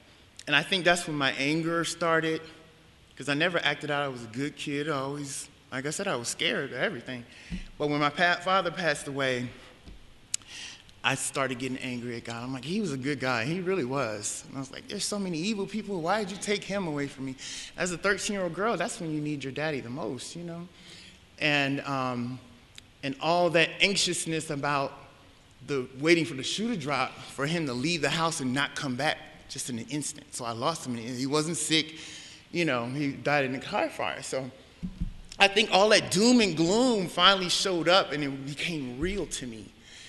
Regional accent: Connecticut, United States; I am from Connecticut. I was born in Connecticut. I am 52 years old

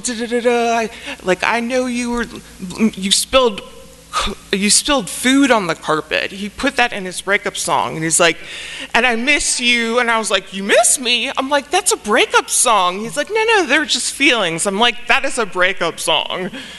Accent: New Orleans, Louisiana, United States; I grew up in New Orleans, and that culture, it is so embedded to drink with everything.

